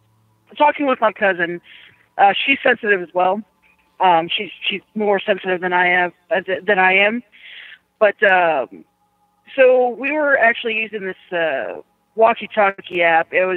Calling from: Texas, United States; And I'm currently in Texas, just sitting in the rain.

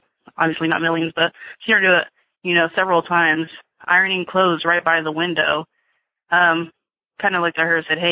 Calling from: California, United States; I'm calling from Northern California.

